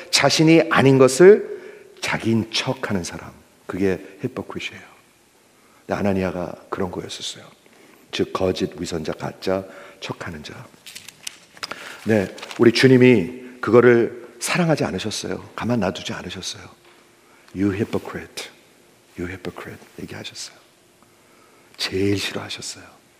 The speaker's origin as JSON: {"language": "Korean", "region": "Illinois", "country": "United States", "tie": "born or raised there", "said": "제가 자랄 때 시카고 근처에서 자랐는데 백인들, 완전히 백인들이에요. 그리고 동양 사람 저하고 몇 명 없었어요."}